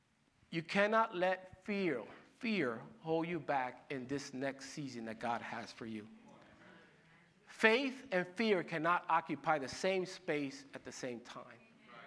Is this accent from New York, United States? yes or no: yes; Bronx, New York, United States; I'm from the Bronx, so it's okay. I can say that.